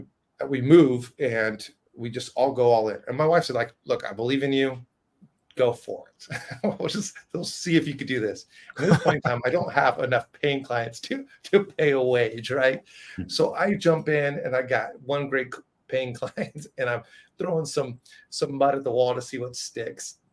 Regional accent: Washington, United States; I will return to my home state in Washington after being in California

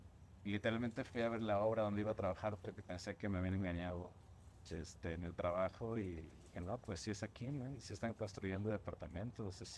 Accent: Xalapa, Veracruz, Mexico; Sí, yo soy de Xalapa, Veracruz, una ciudad muy cultural. Yo me siento muy afortunado de haber crecido, de haberme educado en Xalapa.

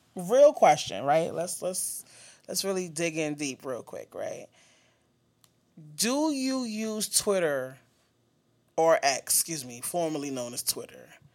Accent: New York, United States; If I walk down the street and you could tell I'm from New York, that's a problem.

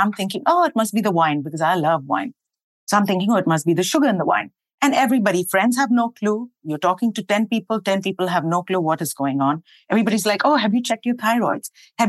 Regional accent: Dubai, United Arab Emirates; And remember, I was born and raised in Dubai.

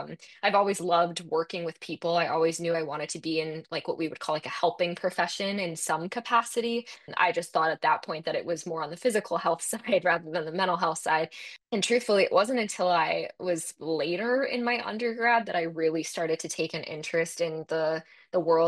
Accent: Burlington, Ontario, Canada; where I grew up in Burlington are only about 20 minutes apart

